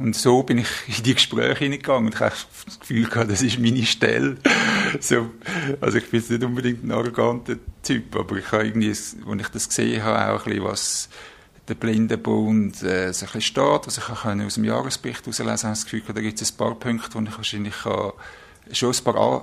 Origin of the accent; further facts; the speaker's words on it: Zug, Switzerland; ich bin 56. Ich bin ursprünglich aus dem Kanton Zug, dort aufgewachsen.